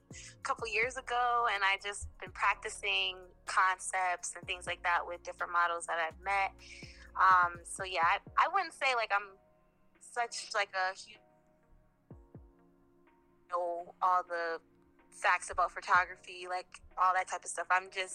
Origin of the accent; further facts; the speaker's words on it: Bridgeport, Connecticut, United States; Hey everyone … I am from Bridgeport, Connecticut.